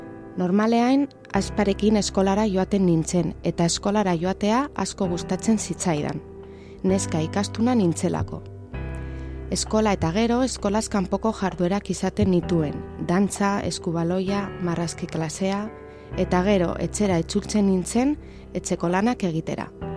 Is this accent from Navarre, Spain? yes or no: yes; Villava, Navarre, Spain; Txikitan, Atarrabian bizi nintzen etxe polit batean, gurasoekin.